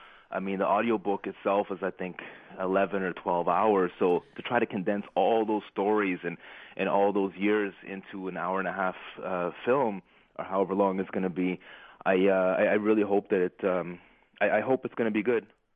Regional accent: Ottawa, Ontario, Canada; We did the premiere in my hometown here in Ottawa

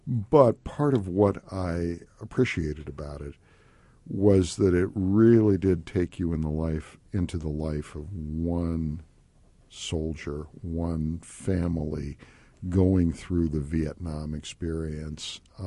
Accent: Indiana, United States; I was a child. But these were people, I grew up in Indiana as well. These are people I recognized.

